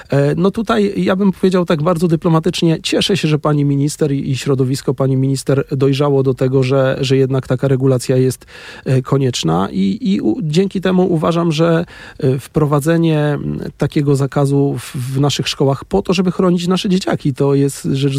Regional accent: Silesian Voivodeship, Poland; No ja nawet jestem ze Śląska, z miejsca, gdzie węglem, powiedzmy, się żyje na co dzień.

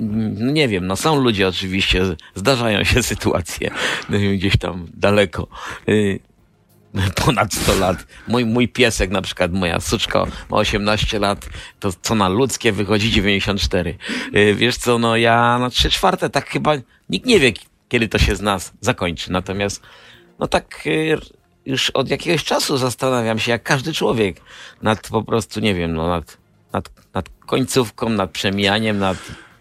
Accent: Częstochowa, Silesian Voivodeship, Poland; pomijając moje korzenie, pomijając to, że jestem z Częstochowy

